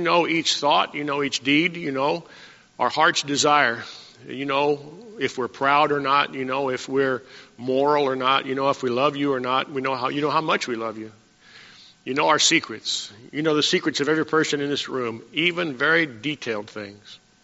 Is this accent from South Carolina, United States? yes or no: no; Texas, United States; And since I was born very near Texas and grew up in Texas, I guess I kind of lean towards the Astros, the Houston Astros.